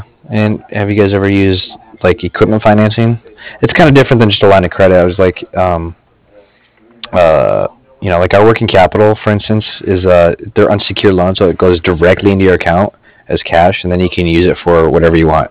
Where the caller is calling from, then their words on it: Cardiff, Wales, United Kingdom; I'm actually calling from Cardiff.